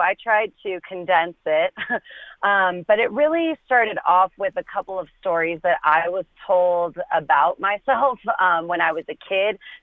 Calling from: Denver, Colorado, United States; I am in Denver, Colorado.

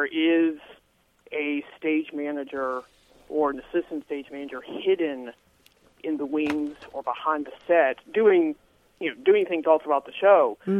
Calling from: Roanoke, Virginia, United States; Roanoke, Virginia.

